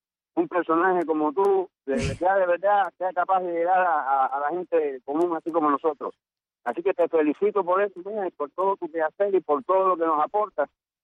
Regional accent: Cumanayagua, Cienfuegos, Cuba; yo soy de un pueblito de Las Villas, de Cumanayagua, de la Cambray.

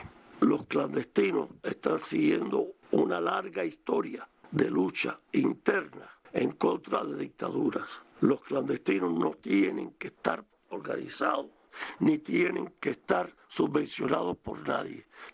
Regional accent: Cuba; yo no soy americano, soy cubano

